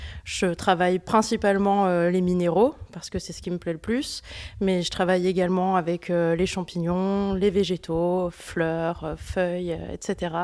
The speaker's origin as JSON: {"language": "French", "town": "Aubenas", "region": "Auvergne-Rhône-Alpes", "country": "France", "tie": "born or raised there", "said": "Je suis née ici, je suis née à Aubenas, j'ai grandi ici en Ardèche."}